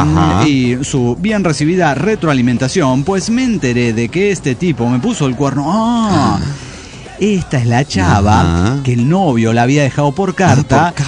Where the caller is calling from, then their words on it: Granville, South Carolina, United States; de Granville, South Carolina.